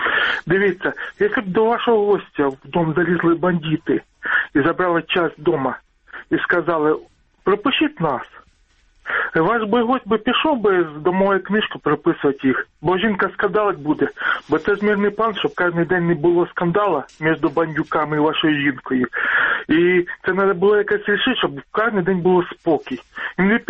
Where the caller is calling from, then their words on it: Lubny, Poltava Oblast, Ukraine; місто Лубни.